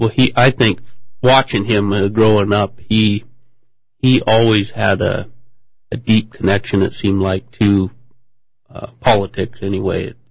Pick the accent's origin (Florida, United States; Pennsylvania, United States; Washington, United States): Washington, United States; Brewster; I was born in Brewster, Washington.